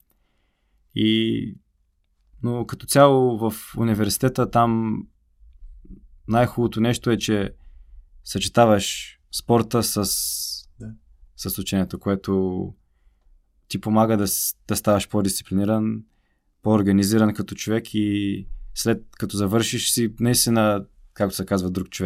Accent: United States; also born or lived in Bulgaria; аз се чувствам като българин, въпреки че там съм израснал от 7 годишна възраст съм в щатите. Аз не мога да си представя да се състезавам за друга държава. Доста често се прибирам в България

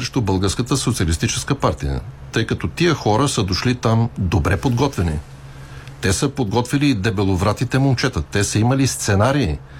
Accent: Pleven, Pleven Province, Bulgaria; в родния ми край, в Плевен

